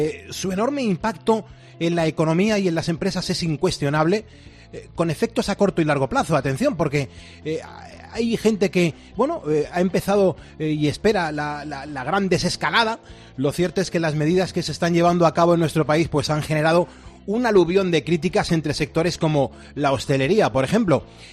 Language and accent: Spanish; Spain; somos españoles